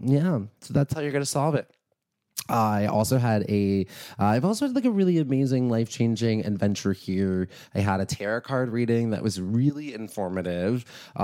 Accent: California, United States; when I travel, I always tell people I'm from California because I identify as more as a Californian than anything.

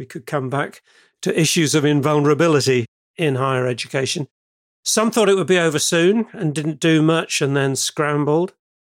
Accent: England, United Kingdom; moved away as an adult; now in Australia; Well, as you might hear from my accent, I'm English originally.

